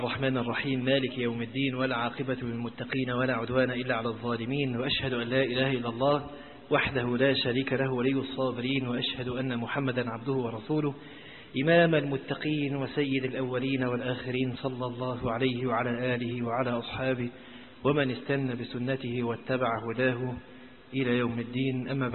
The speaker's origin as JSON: {"language": "Arabic", "town": "Alexandria", "region": "Alexandria Governorate", "country": "Egypt", "said": "بالذات ان انا اسكندراني، فاسكندرية انتوا عارفين كلها يعني اوضتين وصالة"}